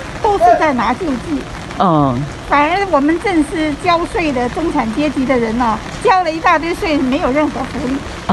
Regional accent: China; 我们中国人常说夜长梦多

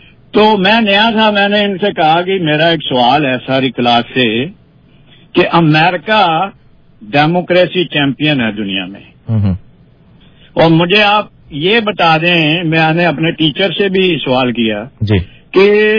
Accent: Pakistan; ہاں نہیں، میں نے کہا میں پاکستان سے ہوں.

